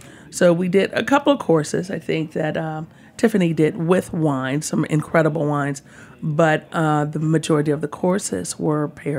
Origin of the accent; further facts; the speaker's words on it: Midwest, United States; I'm originally from the Midwest, but the majority of my life has been spent in the South.